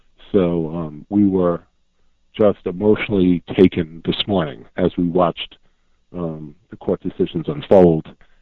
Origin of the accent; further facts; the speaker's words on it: New York, United States; born there; now in California, United States; I was born in New York and came to California.